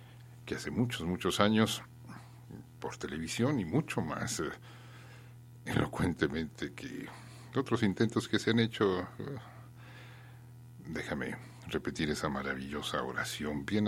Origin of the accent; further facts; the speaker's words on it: Mexico; ¿Por qué somos prosopopéyicos los mexicanos?